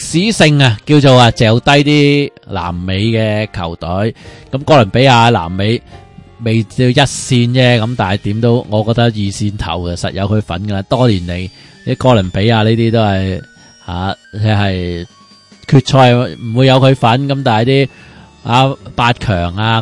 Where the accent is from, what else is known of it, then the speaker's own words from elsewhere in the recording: Hong Kong; 我哋香港人梗系熟卵晒啦